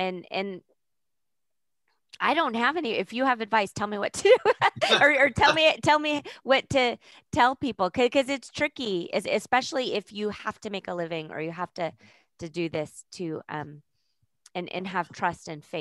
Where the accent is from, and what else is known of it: Scotland, United Kingdom